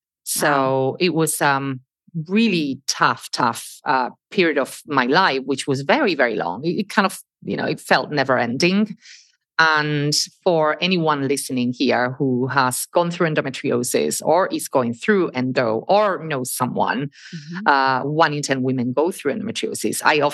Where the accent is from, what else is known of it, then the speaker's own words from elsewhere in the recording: Spain; I grew up in Spain, and I studied in different countries